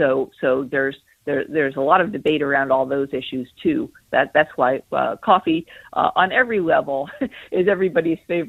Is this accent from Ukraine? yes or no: no; California, United States; We're originally from California, and we do not drink milk for that reason, because of the water.